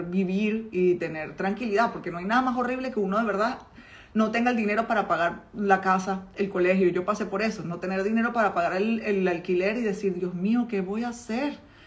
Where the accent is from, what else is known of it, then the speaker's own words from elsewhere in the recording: Petare, Miranda, Venezuela; born there; yo nací en Petare, que es una comunidad en Caracas, de las más pobres de Caracas